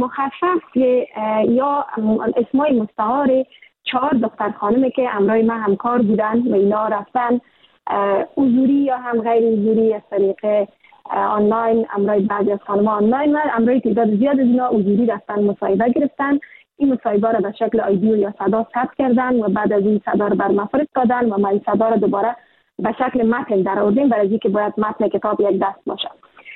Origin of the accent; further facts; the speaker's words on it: Afghanistan; moved away; من که بیرون از افغانستان هستم